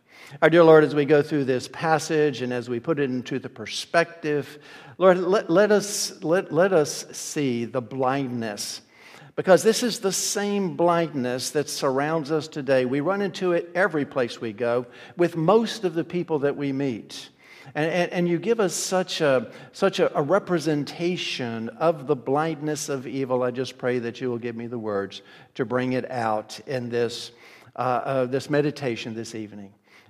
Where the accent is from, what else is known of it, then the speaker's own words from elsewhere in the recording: Memphis, Tennessee, United States; Kay and I grew up in Memphis, Tennessee, and right outside of the Shelby County Courthouse is a big statue of Lady Justice.